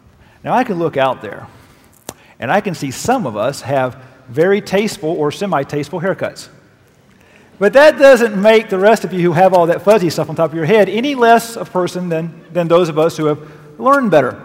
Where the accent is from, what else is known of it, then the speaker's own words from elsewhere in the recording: Chattanooga, Tennessee, United States; In my hometown of Chattanooga, there's at least 30 of them.